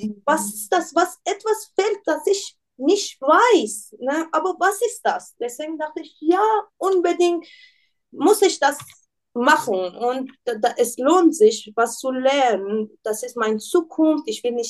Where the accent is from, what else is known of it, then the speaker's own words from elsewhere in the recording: Iran; now in Germany; Ich bin 31 Jahre alt. Ich komme ursprünglich aus dem Iran